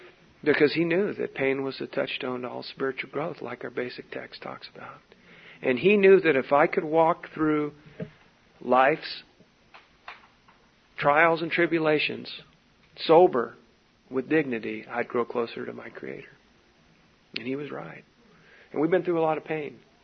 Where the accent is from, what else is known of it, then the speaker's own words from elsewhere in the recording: Ocean Beach, California, United States; I told you that I grew up in Ocean Beach in the 70s, so.